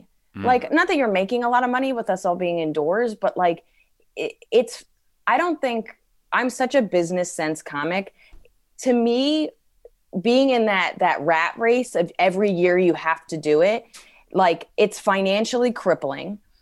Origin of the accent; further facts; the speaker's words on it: United States; I think being an American, being a woman, having the few contacts and people know who I am